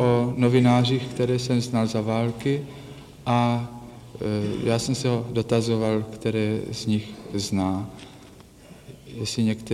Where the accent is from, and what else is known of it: Prague, Czechia; born there